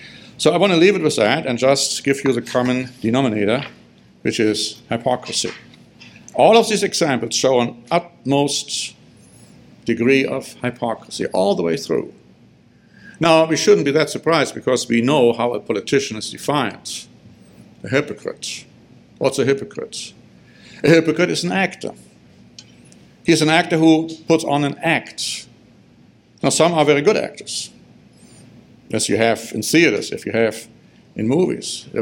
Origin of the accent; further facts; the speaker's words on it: Solingen, North Rhine-Westphalia, Germany; in my hometown I grew up in, I lived in, I was born in, my son Michael was born in the same town in Germany, Solingen.